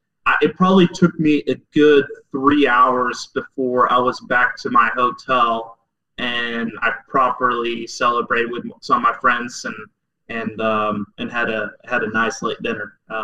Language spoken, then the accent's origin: English; Norway; English is a second language; Because I'm an only child, and I grew up in Norway, and especially in the winter, like you don't see a lot of people.